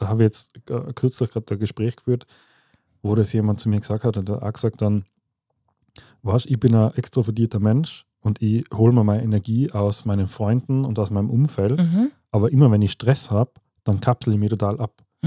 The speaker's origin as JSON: {"language": "German", "region": "Tyrol", "country": "Austria", "said": "Bei uns in Tirol auch jetzt, weil gerade Winter ist"}